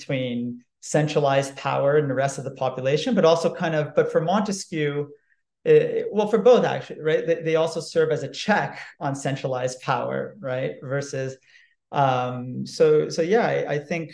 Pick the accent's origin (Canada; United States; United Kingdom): Canada; You know, as a Canadian, I could come up with a specific example, but I'll park that for a moment.